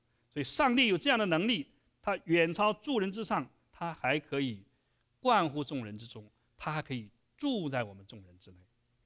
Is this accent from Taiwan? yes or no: no; China; 我们中国人常常说我们两个本家是五百年前是一家